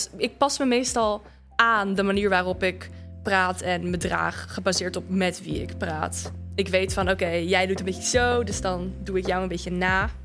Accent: Bosnia & Herzegovina; Ik kom zelf dus uit Bosnië in die zin.

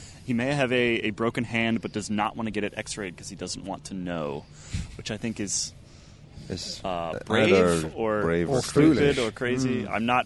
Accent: Vermont, United States; Back in Vermont.

